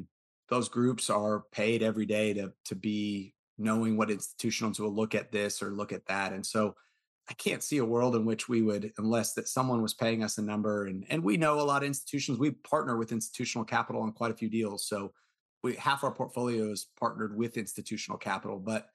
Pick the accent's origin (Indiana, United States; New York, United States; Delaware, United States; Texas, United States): Texas, United States; And so I'm a Texan, and I joke about this a lot with our partners